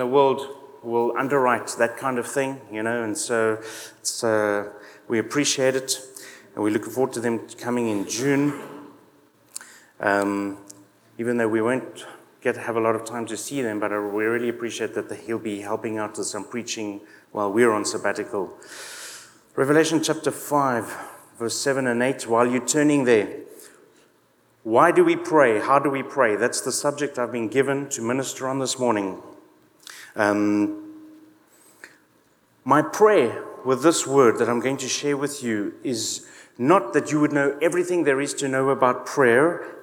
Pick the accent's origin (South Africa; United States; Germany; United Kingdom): South Africa; moved away; I say, no, I love South Africa. I'm proud of being South African. It's my roots. It's my heritage.